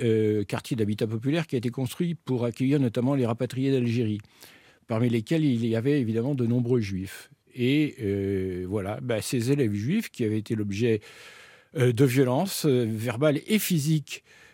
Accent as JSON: {"language": "French", "country": "France", "said": "et d'être aussi bien accueilli en tant que Français."}